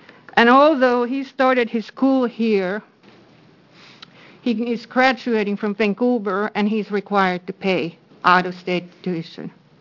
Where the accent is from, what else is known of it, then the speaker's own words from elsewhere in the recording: Finland; moved away as an adult; now in Hillsboro, United States; I'm from Hillsboro, Oregon. I came here from Finland many years ago on a student visa.